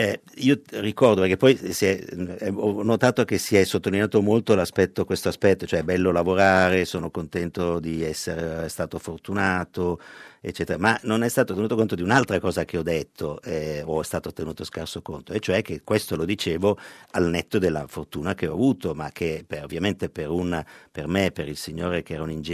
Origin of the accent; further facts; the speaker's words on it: Milan, Lombardy, Italy; siamo milanesi, siamo diversi, non mettiamo la maglietta Milano, cioè non abbiamo bisogno di questo, siamo milanesi nel cuore.